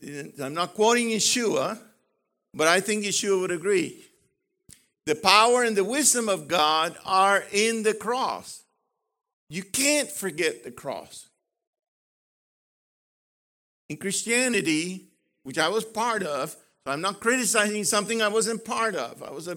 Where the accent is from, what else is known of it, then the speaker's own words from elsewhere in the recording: Puerto Rico; first language Spanish; English is a second language; Everybody spoke Spanish, but we were all being taught English. That changed like 10 years later after I graduated. Then Puerto Ricans now had been taught English since they first started school.